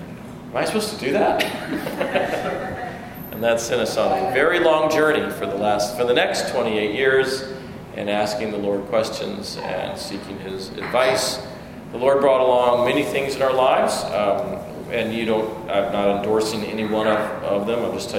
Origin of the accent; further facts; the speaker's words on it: St. Louis, Missouri, United States; also born or lived in Japan; we stayed for 2 years in Japan in the 70s. Then we settled down, and my brother and I were raised in St. Louis.